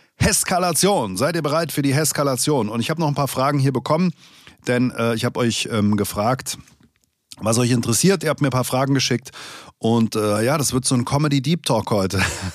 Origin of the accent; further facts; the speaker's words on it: Langen, Hesse, Germany; now in Hofheim, Germany; Ich bin Comedian aus Hessen, genau genommen aus dem Rhein-Main-Gebiet, ganz genau genommen wohne ich in Hofheim und aufgewachsen bin ich in Langen und Stadionsprecher war ich in Darmstadt.